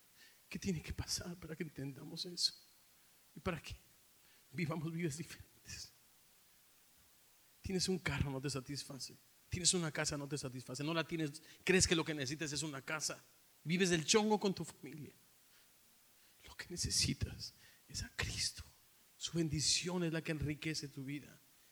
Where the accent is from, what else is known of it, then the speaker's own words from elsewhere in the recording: Mexico; moved away as an adult; now in United States; Pasan 10 años, 9 años de que nos venimos de México y dejamos las escuelas que habíamos plantado